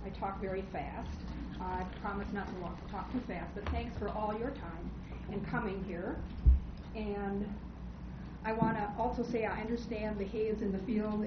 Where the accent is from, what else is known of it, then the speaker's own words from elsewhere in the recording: New Ulm, Minnesota, United States; I've been born and raised and lived in southern Minnesota all my life. I come from New Ulm. I drive from New Ulm every day and come over here to Open Door.